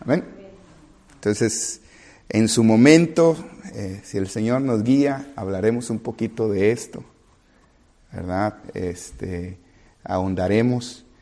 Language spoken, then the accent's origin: Spanish; Mexico; No, pero nosotros somos mexicanos.